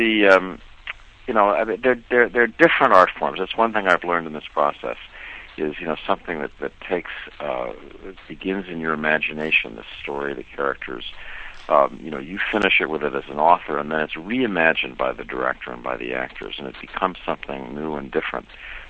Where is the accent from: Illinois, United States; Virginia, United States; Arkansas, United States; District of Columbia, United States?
District of Columbia, United States; Washington; I grew up in Washington, you know, and I used to think in my neighborhood if I threw a rock in any direction, it would probably land on the CIA officer's house.